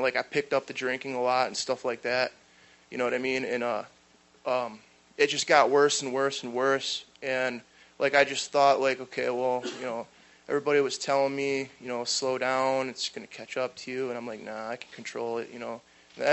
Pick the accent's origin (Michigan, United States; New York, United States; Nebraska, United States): Michigan, United States; I'm from Michigan. It's crazy because there's actually four seasons up there, you know.